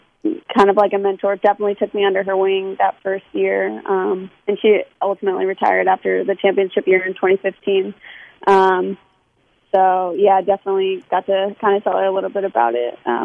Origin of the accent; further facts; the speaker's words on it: Kansas City, Missouri, United States; Yeah, I loved growing up in Kansas City. Spent a lot of time on the Kansas side, but I went to a great high school, definitely soccer city, and absolutely loved growing up there.